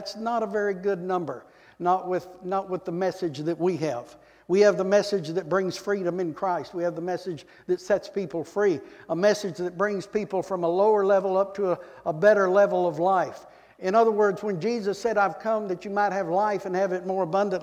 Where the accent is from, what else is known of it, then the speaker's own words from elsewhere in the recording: Texas, United States; accent: Texas twang; also born or lived in Georgia; Born and raised in Texas, I can't help it. This is the way I talk.